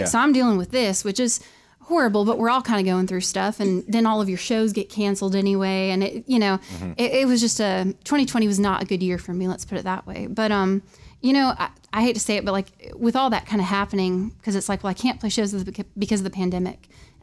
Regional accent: Bakersfield, California, United States; now in Nashville, United States; So, yeah, I'm from Bakersfield, California, and I was living out there.

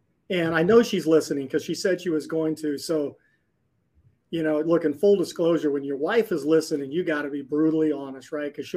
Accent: Montana, United States; I mean, I grew up in Western Montana, digging ditches and bucking bales and setting irrigation pipe and feeding cattle in the snow, you know.

